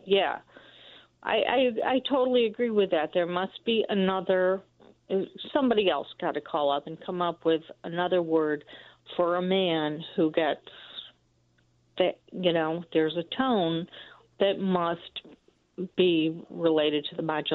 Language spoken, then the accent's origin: English; Chicago, Illinois, United States; However, when I listen to Hillary, and I'm from Chicago, and she was born here, sometimes I cringe at the Midwestern flat accent